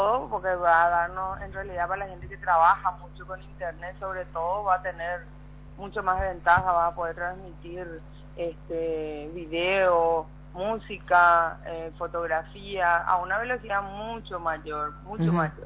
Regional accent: Asunción, Paraguay; nosotros que somos de aquí, de Capital

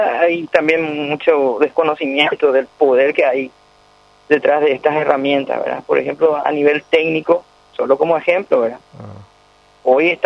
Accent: Paraguay; En primer lugar somos paraguayos.

